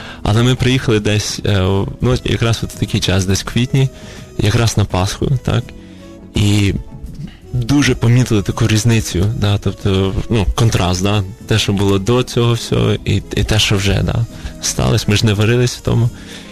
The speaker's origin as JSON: {"language": "Ukrainian", "region": "Kyiv", "country": "Ukraine", "tie": "born or raised there", "lives_now": "Ternopil, Ukraine", "said": "Київ це як для мене рідне місто, да, я виріс в Києві."}